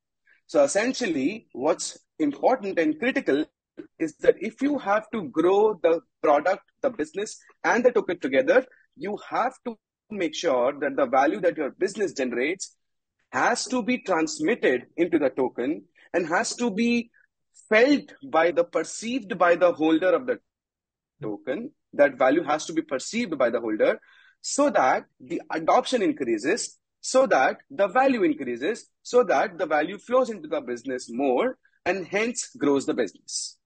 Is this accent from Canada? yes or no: no; India; I come from India.